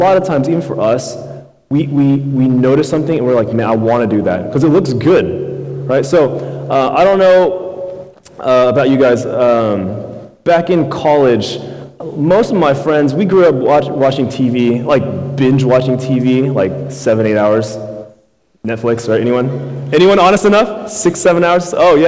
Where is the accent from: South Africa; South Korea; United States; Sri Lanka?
United States; Houston, Texas; I grew up in Houston all my life, and I currently live in Missouri City, kind of Sugar Land area, if that kind of gives you a frame of reference.